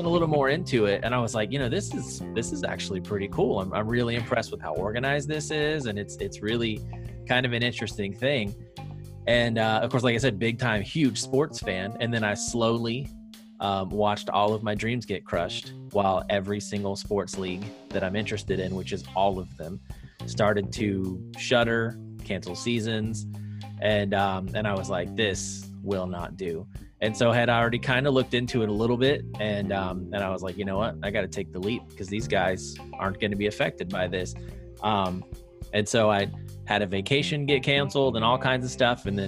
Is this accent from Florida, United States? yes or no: yes; Orlando, Florida, United States; I'm from Florida, originally from Central Florida, Orlando.